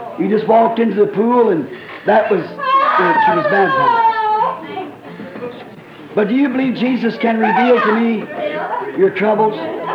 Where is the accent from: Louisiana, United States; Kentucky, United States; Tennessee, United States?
Kentucky, United States; Burksville; I'm from Burksville, Kentucky.